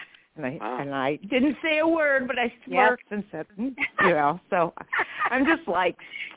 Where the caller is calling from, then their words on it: New York, United States; I'm calling from New York.